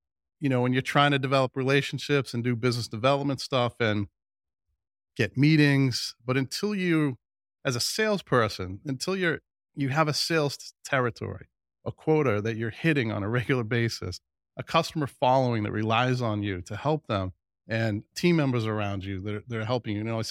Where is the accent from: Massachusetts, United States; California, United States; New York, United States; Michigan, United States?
Massachusetts, United States; Boston; I grew up in Boston. EMC obviously headquartered in Hopkinton. I was right in their backyard.